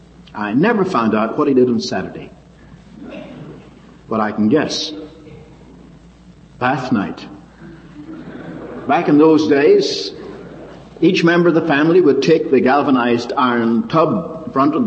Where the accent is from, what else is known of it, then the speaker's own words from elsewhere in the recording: Ireland; when I was a lad growing up in Ireland